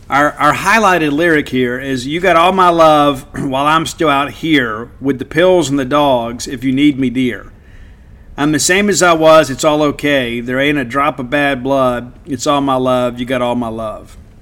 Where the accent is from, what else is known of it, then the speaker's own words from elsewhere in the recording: Southern US, United States; See, right out of the gate, see, I'm from the South.